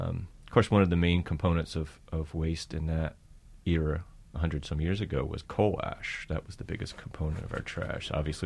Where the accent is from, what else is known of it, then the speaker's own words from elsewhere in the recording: Philadelphia, Pennsylvania, United States; I grew up in Philadelphia.